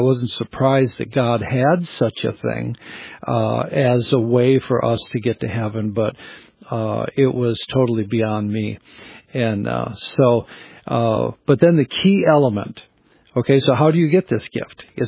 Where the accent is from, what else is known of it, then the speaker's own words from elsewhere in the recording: Oshkosh, Wisconsin, United States; I was raised in Oshkosh, Wisconsin